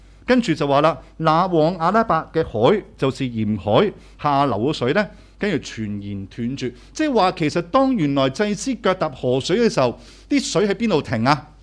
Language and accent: Cantonese; China; 我哋中国人有句说话叫见步行步。